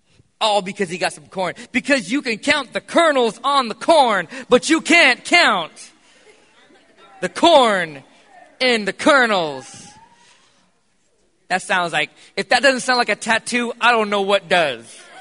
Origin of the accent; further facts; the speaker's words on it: United States; I'm American, and I'm born offensive.